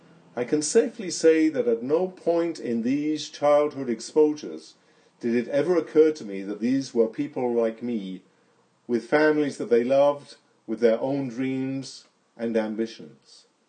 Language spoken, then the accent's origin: English; South East England, United Kingdom; Growing up in the Garden of England, I was a teenager before I actually saw a person of colour in the flesh.